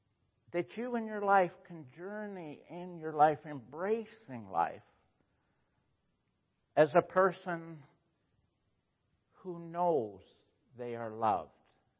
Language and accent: English; Scotland, United Kingdom; I realized Chinese beat themselves up as badly as Scottish people beat themselves up. We have something in common. We think we're guilty.